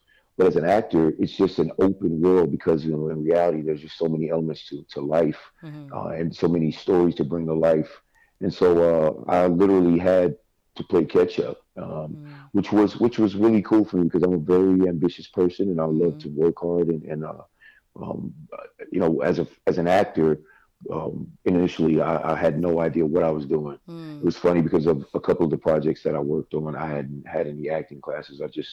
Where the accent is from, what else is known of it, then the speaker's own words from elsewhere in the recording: Virginia, United States; now in Miami, United States; I'm from Virginia, but my permanent residence is in Miami.